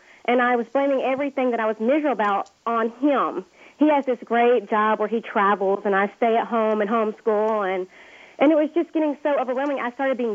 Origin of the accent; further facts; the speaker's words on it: Georgia, United States; I'm from Georgia. Us Georgia girls like to gripe a lot. We have big mouths.